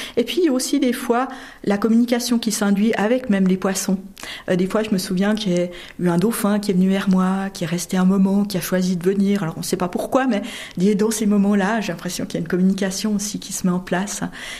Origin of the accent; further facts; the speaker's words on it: Payerne, Vaud, Switzerland; now in Geneva, Switzerland; je viens en fait de Payerne, donc dans le Gros de Vaud, et c'est là que j'ai vécu en fait jusqu'à mes 13 ans. Et ensuite, je suis venue, quand mes parents ont divorcé, d'ailleurs, vivre à Genève avec ma mère et mes frères.